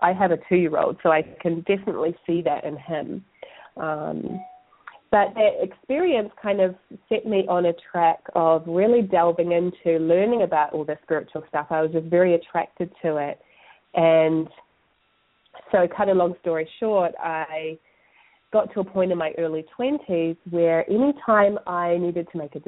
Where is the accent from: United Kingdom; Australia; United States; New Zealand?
New Zealand; Christchurch, Canterbury; I grew up in Christchurch, New Zealand.